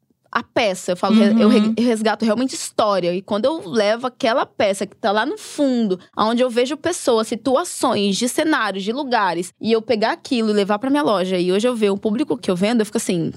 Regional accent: Minas Gerais, Brazil; eu sou mineira, né? Sou de Minas, né? Minha família é de Minas.

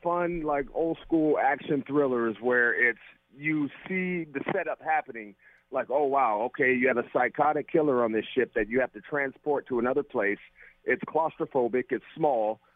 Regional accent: San Francisco, California, United States; I like the Raiders, but I grew up behind Candlestick.

